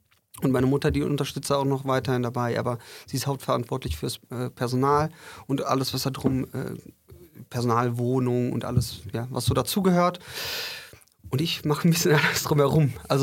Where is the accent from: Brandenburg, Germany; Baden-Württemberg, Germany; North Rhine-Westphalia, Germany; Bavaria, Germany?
North Rhine-Westphalia, Germany; Winterberg; born there; geboren hier in Winterberg, zwar Holländer, aber trotzdem geboren hier in Winterberg, hab noch 3 Geschwister. Meine Eltern sind vor 37 Jahren hier nach Winterberg gekommen.